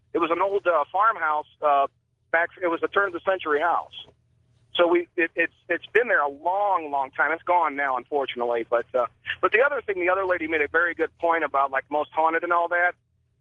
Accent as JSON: {"language": "English", "town": "St. Louis", "region": "Missouri", "country": "United States", "moved": "as an adult", "lives_now": "Ohio, United States", "said": "And I'm originally from St. Louis. I moved to the Buckeye about 9 years ago."}